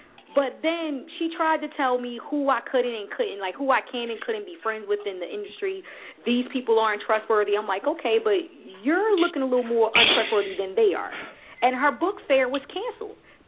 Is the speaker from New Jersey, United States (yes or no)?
yes; Elizabeth, New Jersey, United States; I'm like, oh, I'm from Elizabeth.